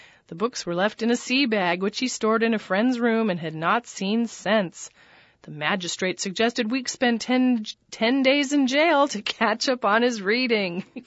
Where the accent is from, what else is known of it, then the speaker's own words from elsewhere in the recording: New Mexico, United States; Rudolfo Anaya from my home state of New Mexico.